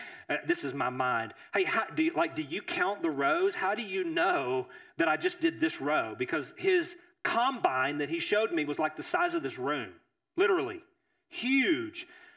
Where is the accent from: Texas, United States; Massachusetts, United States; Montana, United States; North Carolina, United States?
Texas, United States; You know, I grew up in East Texas, and I was not an ag guy. That was not my world.